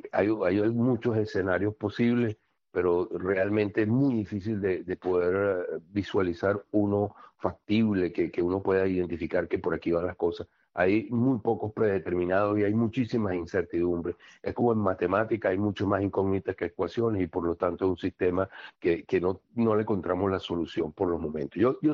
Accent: Venezuela; moved away; como el exilado, como el venezolano que desea ver el fin lo antes posible, eso es lo que yo quisiera.

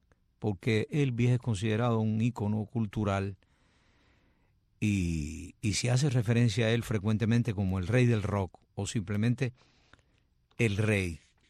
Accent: Cuba; a Santa Isabel de las Lajas, allá en mi tierra querida, en mi Cuba.

